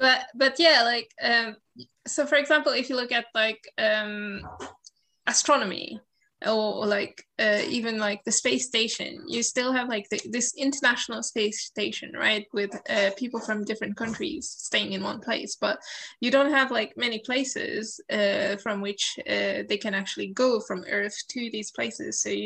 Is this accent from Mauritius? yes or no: yes; Mauritius; I'm from Mauritius. We have corals there. And I can tell you, I had never thought before of studying corals. And I grew up next to them.